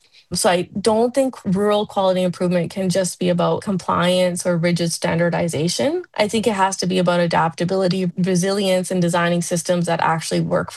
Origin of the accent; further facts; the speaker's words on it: Prince George, British Columbia, Canada; I'm a rural emergency medicine working currently in Northern BC. And I grew up in Prince George in a hardworking Sikh immigrant family. My parents are originally from Punjab.